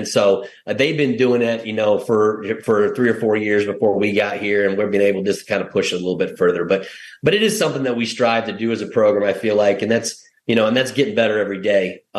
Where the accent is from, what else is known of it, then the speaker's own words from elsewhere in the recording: Kansas City, United States; also born or lived in Iowa; So I grew up, I'm a Midwest boy. I grew up in Kansas City. I was born in Iowa. So I, you know, kind of actually on a farm, to be honest with you.